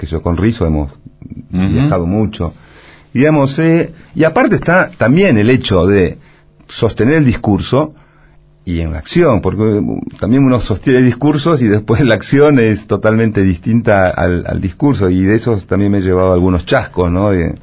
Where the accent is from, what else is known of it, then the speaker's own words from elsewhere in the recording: Argentina; pero soy argentino, señorita, le dije